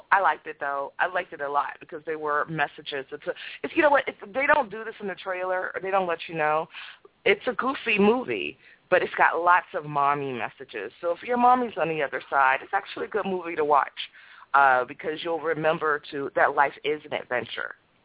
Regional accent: Anacostia, District of Columbia, United States; The current news reports, if you look up where I grew up in Anacostia, will not reflect that.

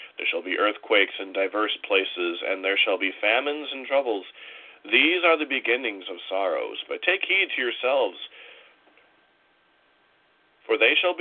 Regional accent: Wisconsin Rapids, Wisconsin, United States; born there; but the town that I was born in, Wisconsin Rapids, has changed so much since I was a child.

